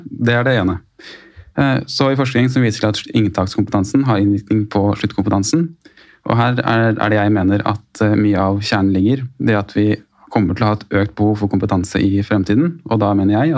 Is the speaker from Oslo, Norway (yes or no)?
no; Lier, Buskerud, Norway; Jeg kommer opprinnelig fra Lier, som er like ved Drammen.